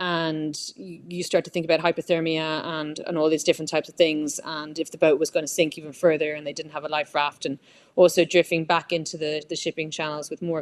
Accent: Ireland; whenever someone hears that I'm from Ireland, they, oh, we love Ireland.

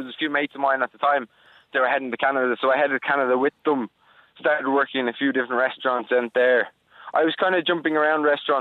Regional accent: Dublin, Leinster, Ireland; From Raphanum, Dublin, South Dublin.

